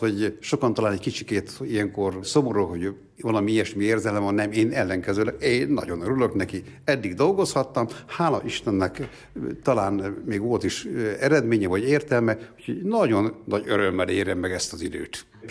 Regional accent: Mád, Borsod-Abaúj-Zemplén, Hungary

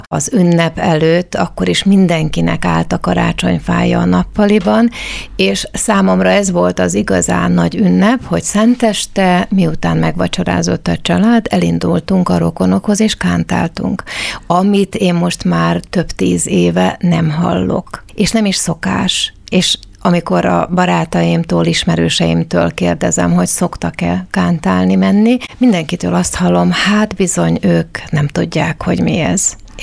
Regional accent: Uzhhorod, Zakarpattia Oblast, Ukraine; én gyermekkoromat Kárpátalján töltöttem, Ungváron

